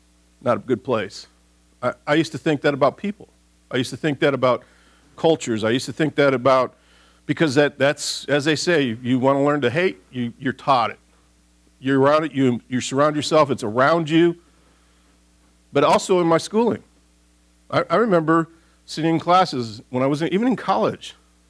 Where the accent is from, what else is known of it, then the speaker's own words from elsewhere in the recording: Detroit, Michigan, United States; I grew up in Detroit, Michigan, in a highly blue-collar industrial area outside of Detroit.